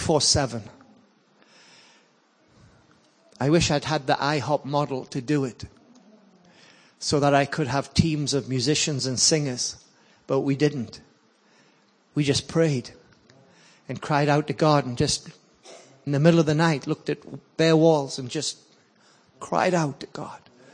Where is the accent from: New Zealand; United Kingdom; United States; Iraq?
United Kingdom; Sunderland, North East England; Oh, by the way … from Sunderland, England.